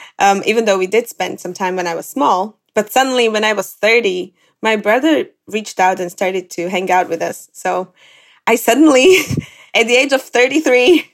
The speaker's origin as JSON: {"language": "English", "country": "Slovakia", "second_language": "English", "said": "I'm from Slovakia. I'm technically an only child, but practically I started to have a brother when I was 30."}